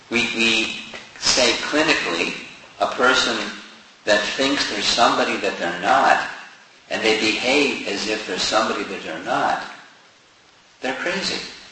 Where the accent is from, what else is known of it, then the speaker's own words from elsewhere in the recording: United States; I'm American.